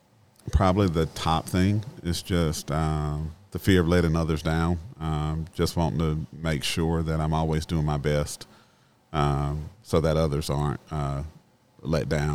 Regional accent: Hartsville, South Carolina, United States; I was born right here in Hartsville, South Carolina, and attended the great Hartsville High School.

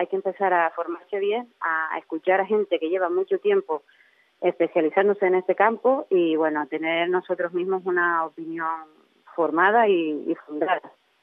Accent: Canary Islands, Spain; porque somos canarios, somos isleños

